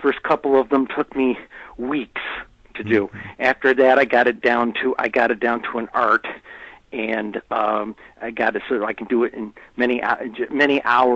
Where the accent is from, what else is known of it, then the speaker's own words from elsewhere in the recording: New York, United States; when I did the county study for New York State, which was the first one I did because it's my home state